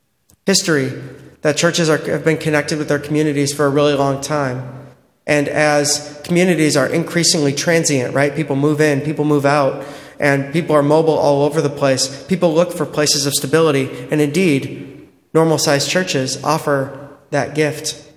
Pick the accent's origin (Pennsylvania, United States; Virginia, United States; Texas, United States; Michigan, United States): Michigan, United States; Holland; also born or lived in Grand Rapids; I come from Grand Rapids, Michigan. I was born and raised in Holland, Michigan. We affectionately refer to Grand Rapids as Jerusalem.